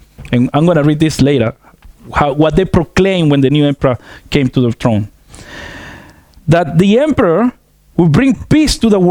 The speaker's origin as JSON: {"language": "English", "region": "California", "country": "United States", "tie": "born or raised there", "said": "I grew up in California, so it went through California and it shook the windows"}